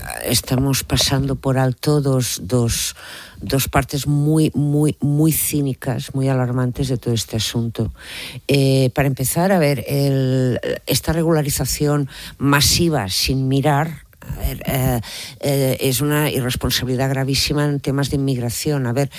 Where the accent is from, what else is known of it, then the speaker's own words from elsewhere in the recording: Catalonia, Spain; yo como catalana